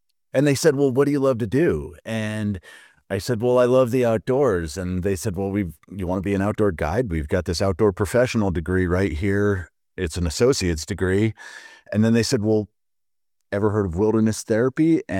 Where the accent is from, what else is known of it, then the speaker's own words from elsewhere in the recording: Glenwood Springs, Colorado, United States; I grew up in Glenwood Springs, and so the outdoors have always been a big part of my life.